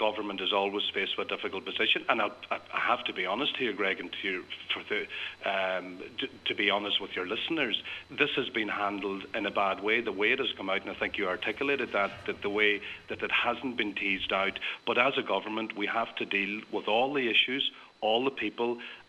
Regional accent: Ireland; I'm certainly, as an Irishman, I'm not going to speak on behalf of the British.

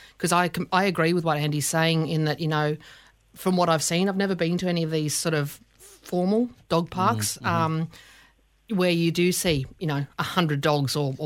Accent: Australia; also born or lived in Sydney; I'm Australian, you know, the dog, I lived in Sydney, like right in the middle of Sydney

